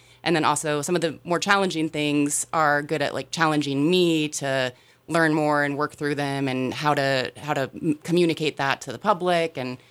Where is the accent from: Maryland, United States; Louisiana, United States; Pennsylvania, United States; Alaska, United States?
Alaska, United States; moved away as an adult; also born or lived in Moscow; I moved there to attend the University of Idaho. I grew up in Alaska, graduated from U of I, stuck around Moscow for a while, and then we moved here for my husband's job.